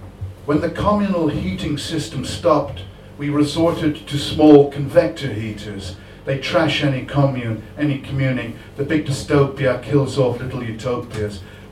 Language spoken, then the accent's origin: English; Ireland; now in London, United Kingdom; Living in London as an Irishman, my main problem is conservatism and the Conservative Party.